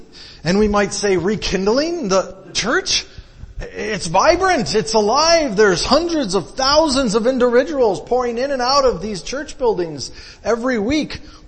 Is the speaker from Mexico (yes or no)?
yes; Mexico; So I grew up in Mexico.